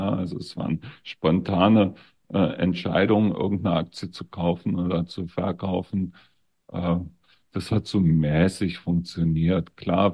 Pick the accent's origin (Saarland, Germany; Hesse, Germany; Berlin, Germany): Berlin, Germany; Also ich bin in Berlin geboren und bin dort aufgewachsen. Ich bin nie aus Berlin rausgekommen, tatsächlich.